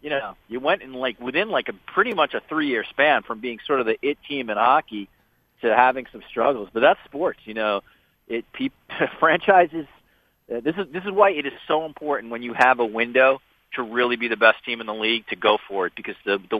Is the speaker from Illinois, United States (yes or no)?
no; New York, United States; I grew up in New York, obviously